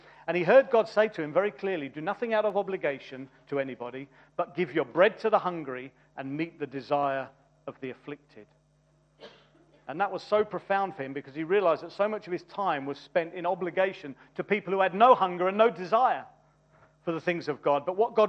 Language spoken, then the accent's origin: English; South East England, United Kingdom; People say, where are you from? Where are you from originally? Say, Surrey. They say, where are you from? Surrey.